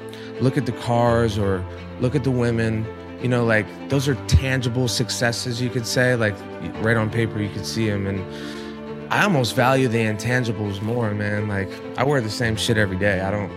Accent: Rhode Island, United States; I'm from Rhode Island. Not exactly a fucking baseball powerhouse by any means, you know?

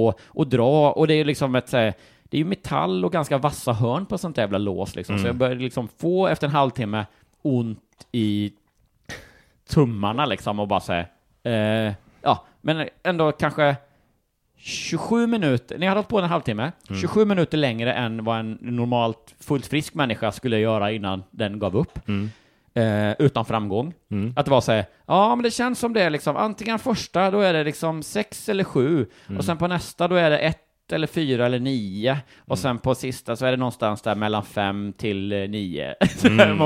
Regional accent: Småland, Sweden; jag är från Småland ändå.

